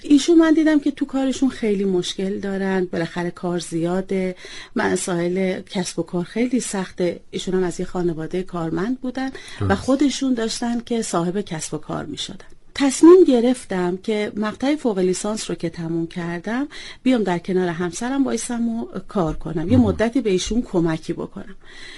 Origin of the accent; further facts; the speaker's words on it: Tehran, Tehran Province, Iran; born there; بنده متولد تهران هستم، سال 54 در یه خانواده نظامی به دنیا اومدم.